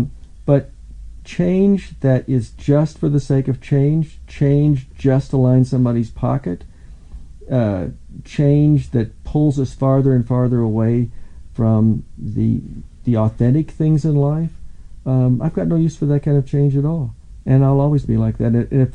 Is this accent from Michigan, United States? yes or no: no; Kentucky, United States; I grew up in Kentucky, and Kentucky is very green, but very closed in.